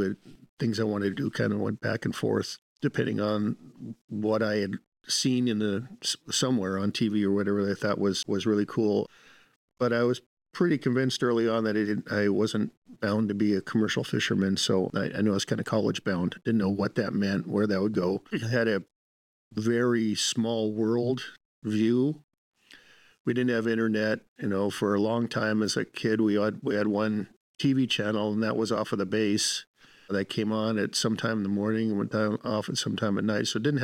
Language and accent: English; Kodiak, Alaska, United States; I was born and raised in Kodiak. I was born in 1961 at Griffin Memorial Hospital, which is that little white square building across the street from the Illitik Museum.